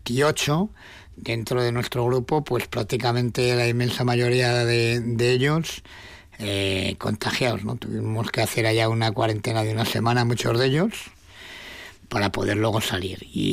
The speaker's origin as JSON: {"language": "Spanish", "country": "Spain", "said": "como ciudadano español, tengo el mismo derecho que cualquier otra persona en que me repatrien a mi país"}